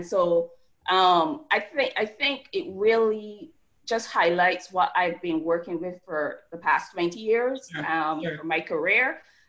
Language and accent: English; Barbados; now in United States; as you can tell from my accent, I'm not originally from the US. I'm from Barbados, lovely island in the Caribbean.